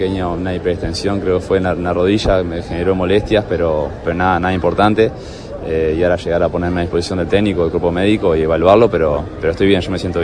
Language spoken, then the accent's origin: Spanish; Uruguay; moved away; Es como cuando te mudás, cuando me fui de Uruguay a Europa, más o menos lo mismo.